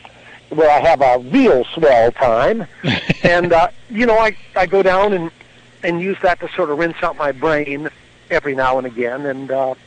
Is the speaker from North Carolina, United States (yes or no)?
yes; Chapel Hill, North Carolina, United States; also born or lived in Boston; Born in Boston, but raised in Chapel Hill, North Carolina.